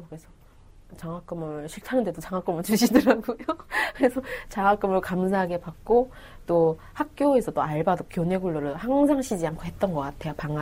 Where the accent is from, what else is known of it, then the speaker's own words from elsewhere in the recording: North Korea; now in South Korea; 그때는 좀 제가 북한에서 왔다는 걸 숨기고 싶었어요.